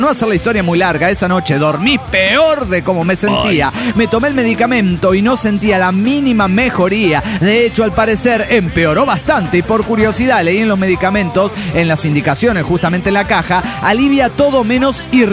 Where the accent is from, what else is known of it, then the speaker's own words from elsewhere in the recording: Dallas, Texas, United States; de Dallas, Texas.